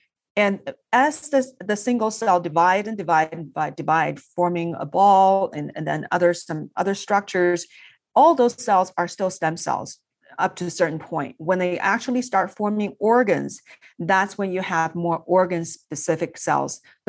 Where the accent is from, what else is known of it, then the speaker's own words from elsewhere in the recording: China; I grew up in China.